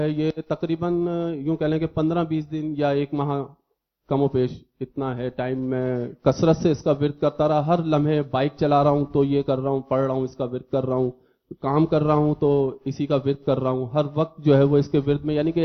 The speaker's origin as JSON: {"language": "Urdu", "town": "Karachi", "region": "Sindh", "country": "Pakistan", "said": "اور کراچی سے تعلق ہے."}